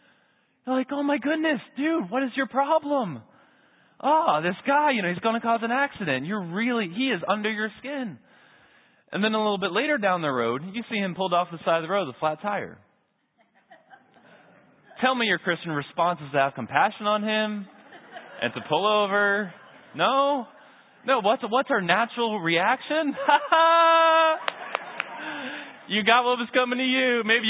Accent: Long Island, New York, United States; I had a bus driver, a school bus driver growing up on Long Island

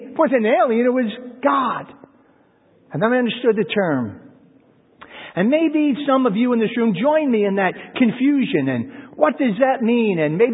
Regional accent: Bay Shore, New York, United States; I first heard it as a teenager, growing up in Bayshore, Long Island.

